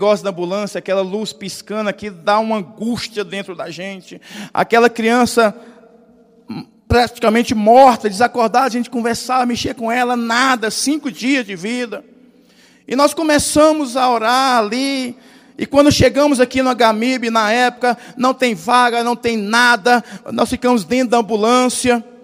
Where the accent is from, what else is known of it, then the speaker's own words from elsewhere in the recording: Paracatu, Minas Gerais, Brazil; A maior parte de vocês sabem que eu sou mineiro lá de Paracatu.